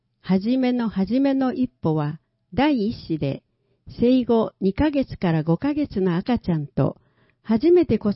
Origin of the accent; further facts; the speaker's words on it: Malacca, Malaysia; 私の出身地、マレーシアのマラッカという町を訪れています。当時のマラッカはポルトガルの支配下にあり、多くの国から人や船が集まる国際的な貿易港でした。